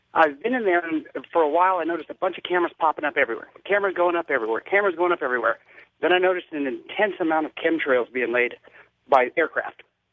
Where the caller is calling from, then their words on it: Spokane, Washington, United States; I'm calling from Spokane, Washington.